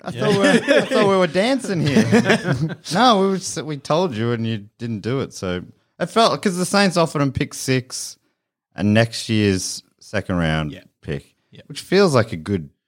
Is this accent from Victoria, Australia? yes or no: yes; Moorabbin, Victoria, Australia; I grew up in Moorabbin and it's pretty dull